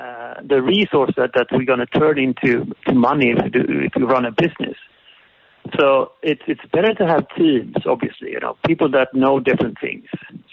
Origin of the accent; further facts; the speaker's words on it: Sweden; so I'm from Sweden, so I'm coming from the outside, and I would have an outside view here.